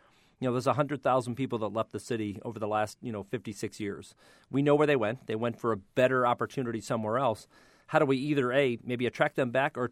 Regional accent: Akron, Ohio, United States; Well, you know, I grew up in Akron's neighborhoods. I became a grandfather 2 weeks ago, fifth generation of our family.

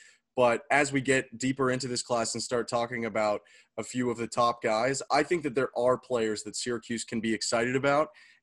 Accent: Canada; if I'm the Canadian on the podcast, then I got to be the resident international expert here.

